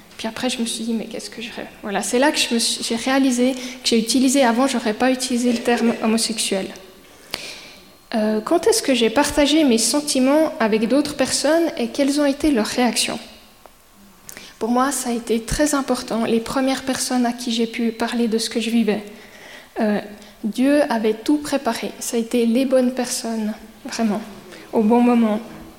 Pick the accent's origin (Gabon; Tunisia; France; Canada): France; Le Puy-en-Velay, Auvergne-Rhône-Alpes; Donc, je viens d'ici, j'ai grandi à Puy. J'ai un petit frère, une grande sœur. Mes parents sont chrétiens et viennent du milieu réformé.